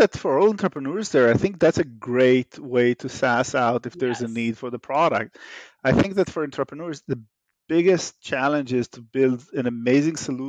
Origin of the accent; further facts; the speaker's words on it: Israel; English is a second language; now in United States; As you can hear in my accent, I'm Israeli by origin.